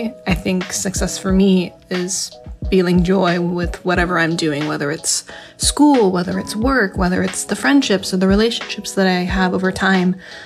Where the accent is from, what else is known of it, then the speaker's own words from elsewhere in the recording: California, United States; I am 21 and I'm from California.